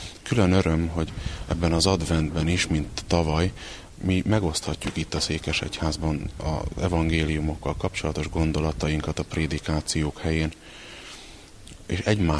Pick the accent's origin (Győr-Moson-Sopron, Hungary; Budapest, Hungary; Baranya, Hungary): Baranya, Hungary; a szülőfalumban, Baranya megyében van ez a kis település